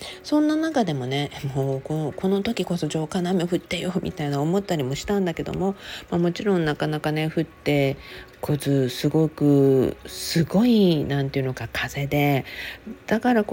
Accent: Okinawa, Japan; now in Los Angeles, United States; 私は沖縄出身なので

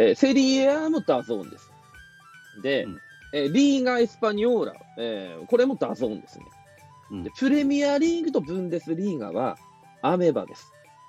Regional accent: Hirosaki, Aomori, Japan; 例えばね、青森で僕は生まれ育ち、もうスポーツなんて全然見れませんでした。

